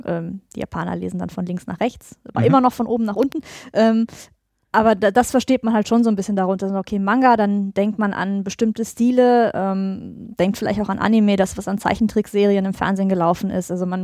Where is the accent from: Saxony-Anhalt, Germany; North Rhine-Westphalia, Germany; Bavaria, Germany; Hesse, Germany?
North Rhine-Westphalia, Germany; Cologne; Ja, ich komme aus Köln